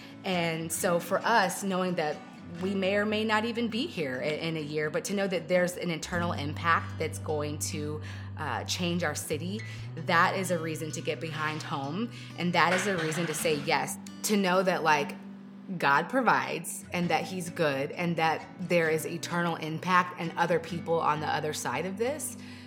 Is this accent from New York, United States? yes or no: no; Texas, United States; Home because my home where I'm from is from Texas